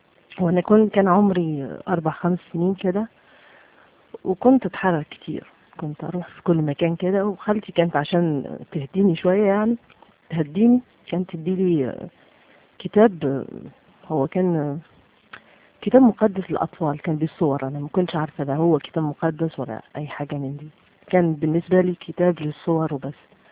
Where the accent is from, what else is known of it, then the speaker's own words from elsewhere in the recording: Algeria; حتى دلوقتي احنا عندنا في الجزائر في كل أسبوع عندنا ساعة